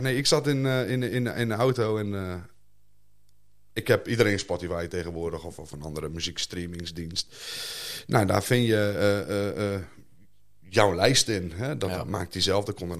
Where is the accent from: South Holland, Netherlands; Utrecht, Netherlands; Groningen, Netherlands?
Groningen, Netherlands; Het is begonnen in Groningen. Ik ben een stadje. Mijn hele leven in Bijum gewoond. Tot 7 jaar geleden ben ik verhuisd naar het ouderlijke huis van mijn vrouw. Niet gelovig opgevoed